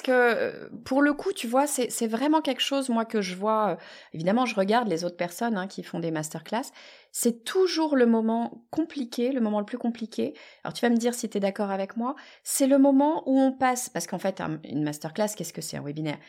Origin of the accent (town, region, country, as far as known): France